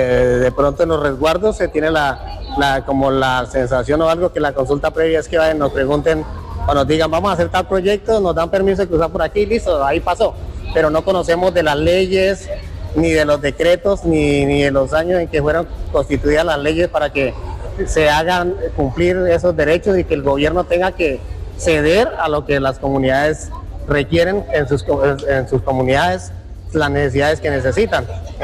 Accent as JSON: {"language": "Spanish", "country": "Colombia", "said": "los beneficios que tienen como colombianos que somos todos."}